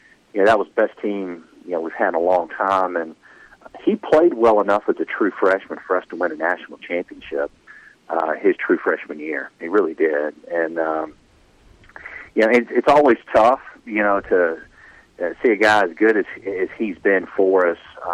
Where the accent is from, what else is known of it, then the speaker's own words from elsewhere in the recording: Georgia, United States; I grew up in Gwinnett County and have an opportunity to play at the University of Georgia